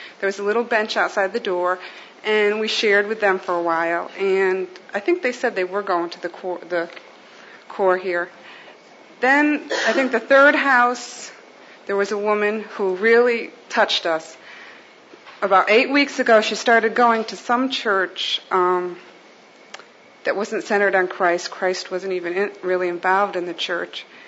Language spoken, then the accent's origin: English; Middletown, Connecticut, United States; I'm from Middletown, Connecticut Corps.